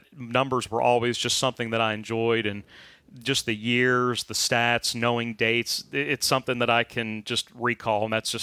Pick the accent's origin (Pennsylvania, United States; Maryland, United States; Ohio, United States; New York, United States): Maryland, United States; Cumberland; the first time I ever did stats for the local radio station was the annual homecoming game in my hometown. The two public schools in Cumberland, Maryland, Allegheny High School and Fort Hill, they share the same home field